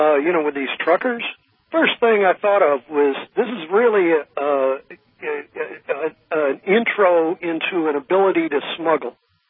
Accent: Missouri, United States; I come from Missouri, I remember I had a lot of friends that were truckers.

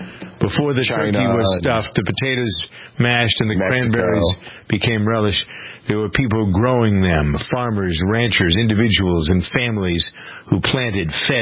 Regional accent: United States; I am an American family farmer and very proud of my heritage.

